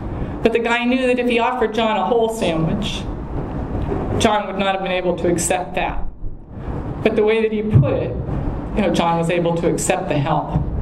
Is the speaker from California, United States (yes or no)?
yes; California, United States; but hey, I'm from California.